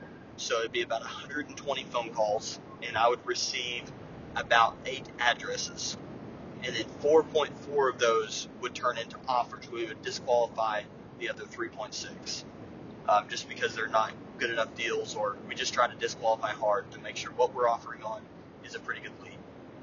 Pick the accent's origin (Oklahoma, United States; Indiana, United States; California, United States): Oklahoma, United States; Roughly in Florida, and I'm from Oklahoma, so we're an hour behind